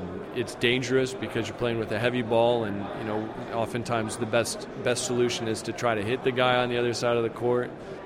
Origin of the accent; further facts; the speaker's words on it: Midwest, United States; I grew up in the Midwest in very cold climates.